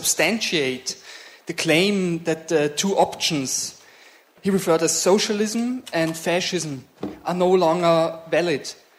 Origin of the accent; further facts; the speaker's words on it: Austria; from Austria. I'm an activist in the socialist movement.